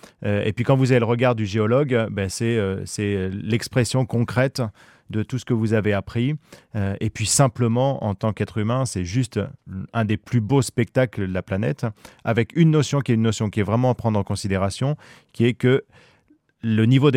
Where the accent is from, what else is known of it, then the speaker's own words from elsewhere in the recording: Normandy, France; born there; En fait, je suis né en Normandie, dans le Pays d'Auge, à côté d'un gisement de fossiles